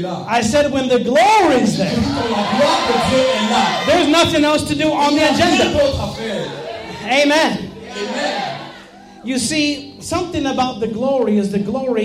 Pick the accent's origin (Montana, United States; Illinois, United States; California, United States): Illinois, United States; Chicago; As the man of God said … I'm from Chicago.